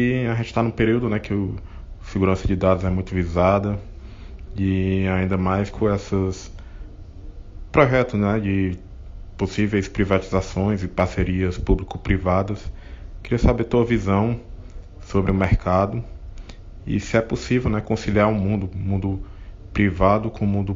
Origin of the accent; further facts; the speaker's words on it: Fortaleza, Ceará, Brazil; Eu sou de Fortaleza e aqui é difícil ter esses eventos grandes, esses congressos grandes.